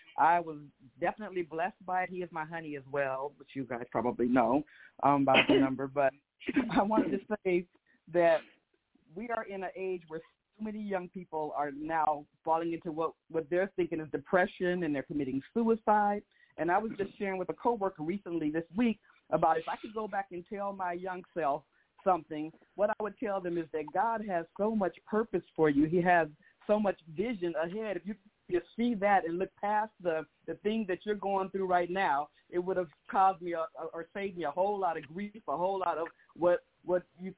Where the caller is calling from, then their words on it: Killeen, Texas, United States; I am calling from Killeen, Texas.